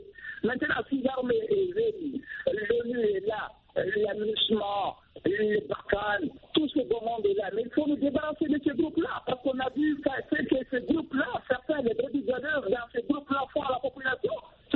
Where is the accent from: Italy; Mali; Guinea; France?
Mali; Bintagoungou, Timbuktu Region; moi je suis de Bintabongo, dans la région de Timbuktu